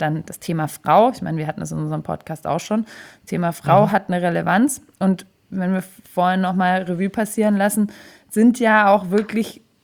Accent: Baden-Württemberg, Germany; auch bei uns in Baden-Württemberg

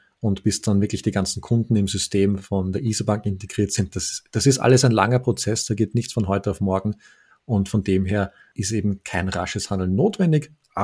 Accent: Austria

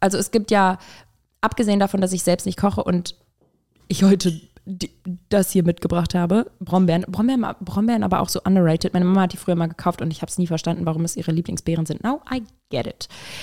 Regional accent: Duisburg, North Rhine-Westphalia, Germany; also born or lived in Cologne; in NRW, also sowohl in Köln als auch in Duisburg, wo ich herkomme, und in Köln habe ich ja vorher gelebt

